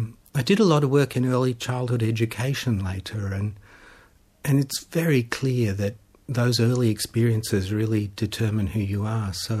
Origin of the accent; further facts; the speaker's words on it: Melbourne, Victoria, Australia; born there; also born or lived in Wangaratta; I was born in Canterbury in Melbourne, lovely leafy suburb.